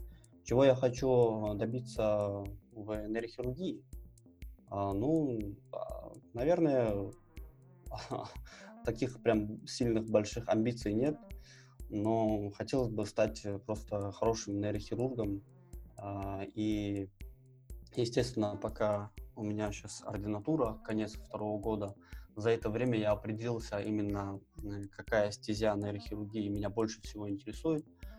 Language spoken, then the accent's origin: Russian; Dagestan, Russia; нейрохирургов, в общем-то, у меня на родине тоже мало. Это моя родина, это Дагестан.